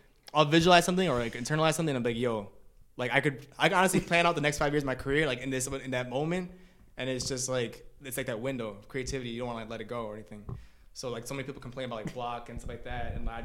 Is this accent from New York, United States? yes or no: yes; New York, United States; I'm a New Yorker.